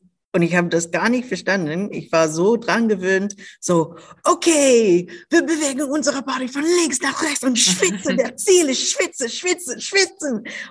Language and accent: German; Jamaica; German is a second language; also born or lived in United States; now in Berlin, Germany; Ich war nach Berlin umgezogen. Vorher war ich in den USA und vorher in Jamaika, wo ich aufgewachsen bin.